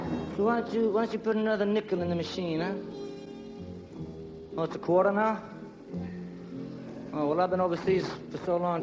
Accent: New York City, New York, United States; also born or lived in Harlem; I was born in New York City. Born in a place called Harlem, as a matter of fact. And I was raised in the Bronx.

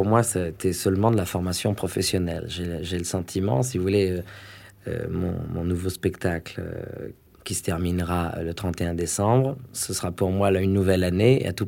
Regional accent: Paris, Île-de-France, France; born there; Je suis né à Paris, mais j'ai vécu

